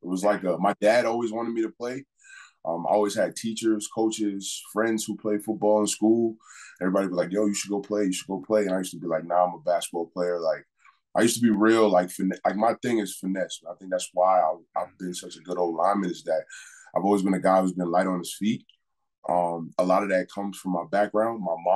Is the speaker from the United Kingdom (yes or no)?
no; New York City, New York, United States; Growing up in New York City is not an easy task.